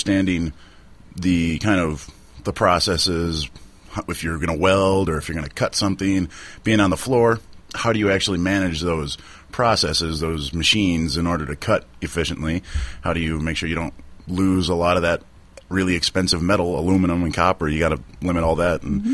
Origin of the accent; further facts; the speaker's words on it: Ham Lake, Minnesota, United States; Well, I'm originally from Minnesota, or some of my friends call it Southern Canada. I'm just on the north side of Minneapolis. Grew up in Ham Lake, Minnesota, which it's about 12,000 strong.